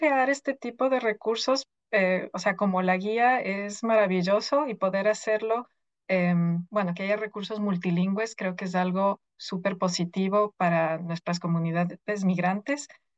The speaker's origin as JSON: {"language": "Spanish", "country": "Ecuador", "moved": "as an adult", "lives_now": "United States", "said": "Yo vine de Ecuador a estudiar acá mi PhD en sociología en SUNY Albany"}